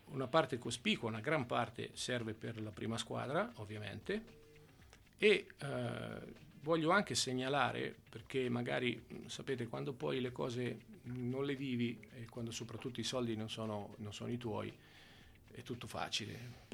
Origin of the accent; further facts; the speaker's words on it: Ancona, Marche, Italy; io sono un anconetano che vive ad Ancona